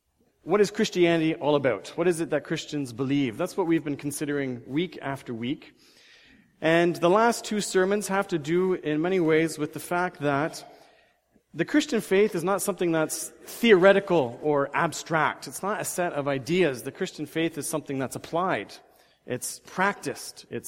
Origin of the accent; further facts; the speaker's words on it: Cochabamba, Bolivia; one of my earliest memories is when I was sitting on the front steps of our house in Cochabamba, Bolivia. I was born in South America.